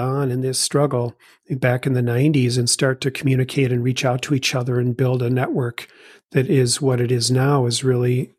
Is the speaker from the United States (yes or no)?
yes; Minneapolis, Minnesota, United States; I grew up in Minneapolis, went to school here, lived here most of my life.